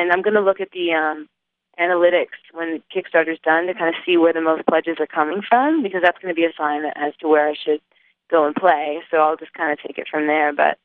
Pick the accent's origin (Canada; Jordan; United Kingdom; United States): Canada; because I'm Canadian, obviously, to come to the States and tour.